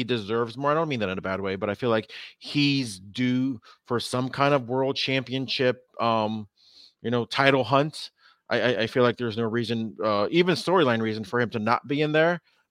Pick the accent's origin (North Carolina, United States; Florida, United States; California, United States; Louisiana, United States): California, United States; Los Angeles; Born and raised in Los Angeles, and I only went to Philadelphia on a layover.